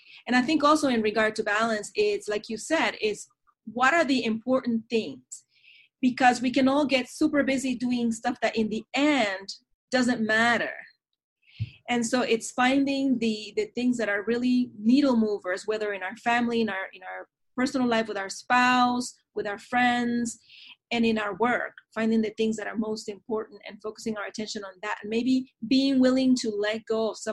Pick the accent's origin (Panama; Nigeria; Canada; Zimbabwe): Panama; Panama City, Panamá; now in United States; I'm originally from Panama, Panama City, Panama, and I've lived in the United States now for 31 years.